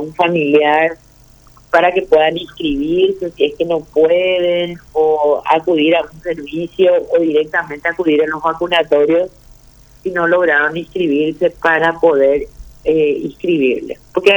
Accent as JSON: {"language": "Spanish", "country": "Paraguay", "said": "como paraguayos"}